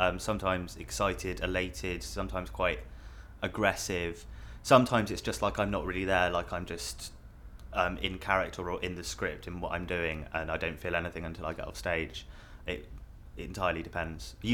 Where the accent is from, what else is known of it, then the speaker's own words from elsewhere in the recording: Windsor, South East England, United Kingdom; I was born in Windsor and spent pretty much the first 21, 22 years of my life there. It's quite a boring place. It's got a castle, but that's about it. Once you've seen the castle, you've seen Windsor.